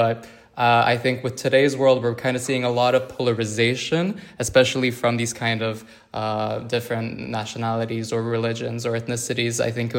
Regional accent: Croatia; I'm Croatian, and I'm currently studying international relations at IE.

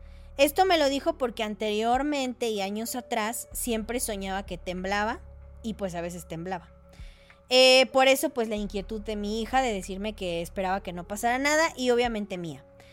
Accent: Mexico City, Mexico; Saludos, soy de la Ciudad de México

